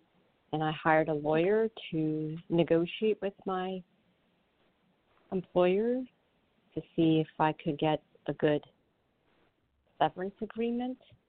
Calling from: New York, United States; I'm calling from New York.

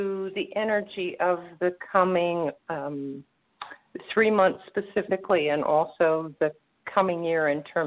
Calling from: Florida, United States

